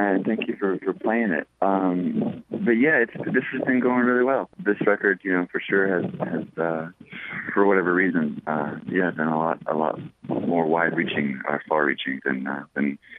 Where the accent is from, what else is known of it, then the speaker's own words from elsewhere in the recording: Alabama, United States; now in Brooklyn, United States; I'm originally from Alabama. But yeah, we all live up in New York now, in Brooklyn.